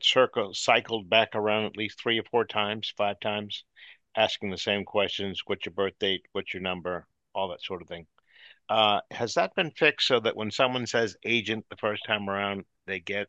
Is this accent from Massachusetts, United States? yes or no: yes; Boston, Massachusetts, United States; accent: Boston; It may be my Boston accent, sir.